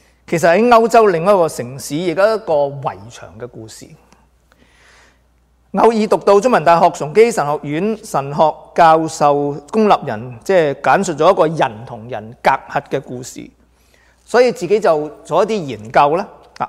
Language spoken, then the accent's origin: Chinese; China; 我们中国人不例外的，就是我们很厉害的。